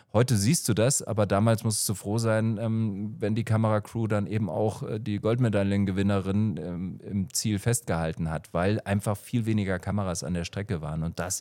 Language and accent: German; Rhineland-Palatinate, Germany; also ich komme aus der Eifel, aus so einem ganz kleinen Nest